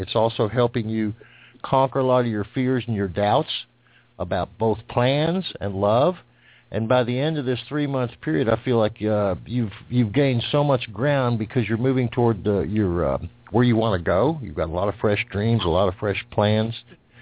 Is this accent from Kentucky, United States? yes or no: no; Plainfield, New Jersey, United States; born there; Hey, I was born in Plainfield, New Jersey. That was a while ago.